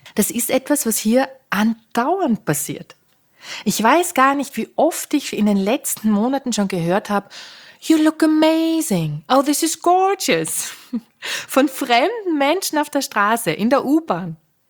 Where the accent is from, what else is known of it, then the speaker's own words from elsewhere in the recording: Austria; eine ganz andere als bei uns in Österreich.